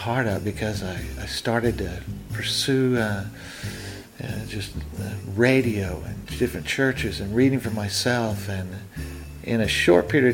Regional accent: United States; because growing up in America, I mean, we rub shoulders with the issues and the ideas of Christianity.

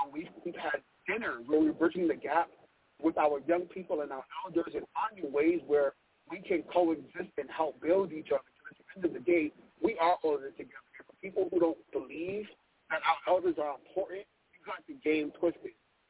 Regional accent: Brooklyn, New York, United States; I am from Brooklyn, New York.

